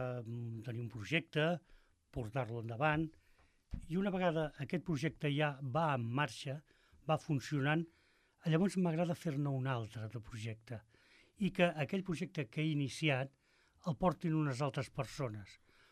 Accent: Ripollet, Catalonia, Spain; born there; No, vaig néixer a Ripollet, o sigui, soc ripollarenc.

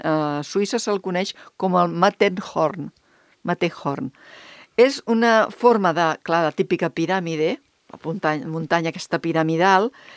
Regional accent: Barcelona, Catalonia, Spain; jo sóc de Barcelona, a mi em passava amb el Tibidabo. Jo vivia al barri Sant Gervasi, que veies el Tibidabo allà mateix.

